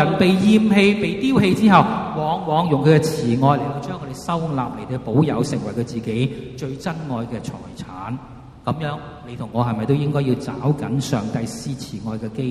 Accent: Hong Kong; 很可能我们心里面都会为到我们香港人

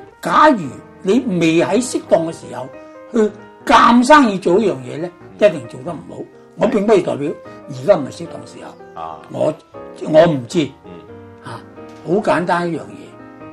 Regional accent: Hong Kong; 我香港人没错哪个不想自己有权去选出自己喜欢的人呢

